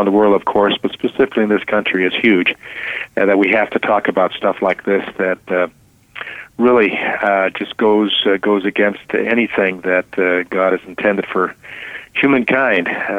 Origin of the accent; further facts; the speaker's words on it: Michigan, United States